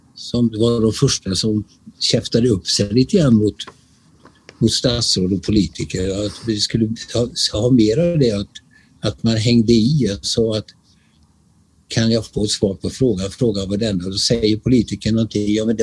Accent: Skövde, Västra Götaland County, Sweden; I min hemstad är Skövde i Västergötland.

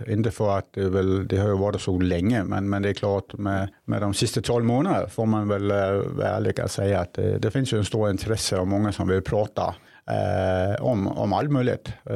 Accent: Denmark; Swedish is a second language; now in Sweden; som dansk då säger man att man är 52. Därför det är det jag är. Men nu fyller jag ju här i december 53. Och då säger man ju i Sverige att man är född 70 och är 53. Men idag är jag 52.

